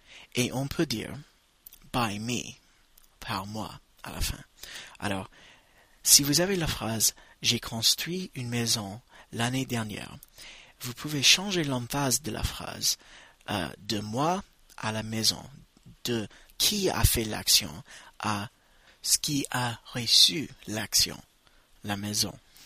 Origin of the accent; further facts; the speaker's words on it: United States; French is a second language